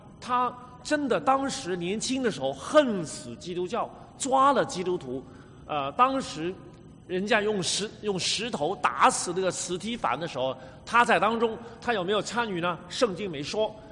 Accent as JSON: {"language": "Chinese", "country": "Hong Kong", "said": "我们来自香港吧"}